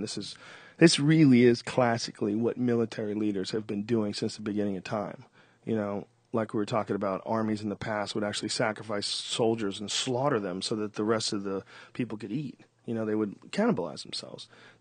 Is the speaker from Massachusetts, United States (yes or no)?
yes; Boston, Massachusetts, United States; now in California, United States; one of the things about Boston, about growing up in Boston, Boston is like a really they have a lot of ingenuity.